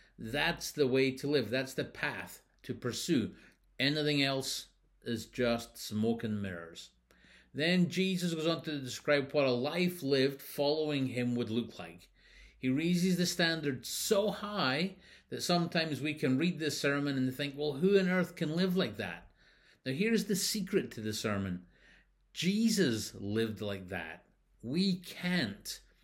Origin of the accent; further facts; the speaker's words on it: United Kingdom; now in Canada; because being British, I'm already a citizen of the Queen, and so I was swearing allegiance to the Queen, of whom I was already a citizen.